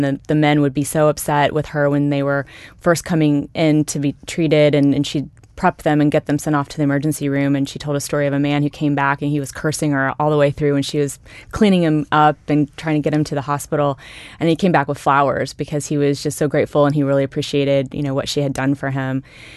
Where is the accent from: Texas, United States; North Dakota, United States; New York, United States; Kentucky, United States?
Kentucky, United States; Ashland; I grew up in a fairly small town in northeast Kentucky. And my mom and my dad raised me.